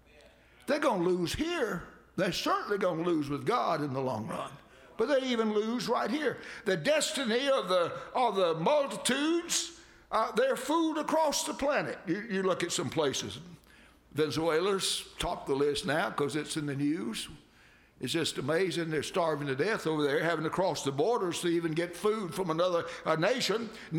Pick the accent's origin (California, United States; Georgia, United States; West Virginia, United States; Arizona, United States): Georgia, United States; born there; Of course, I was born in Georgia